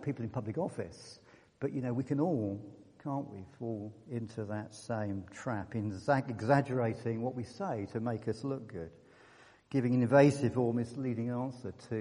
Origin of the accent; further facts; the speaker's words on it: Bristol, South West England, United Kingdom; And as an Englishman from Bristol, that was quite an extraordinary experience.